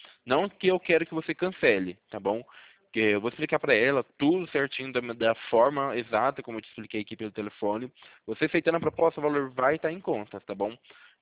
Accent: Campinas, São Paulo, Brazil; Eu sou vizinho de você, eu sou de Campinas.

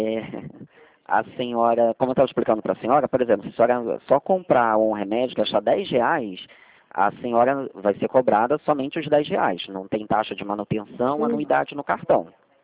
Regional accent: Rio de Janeiro, Brazil; Eu sou do Rio de Janeiro.

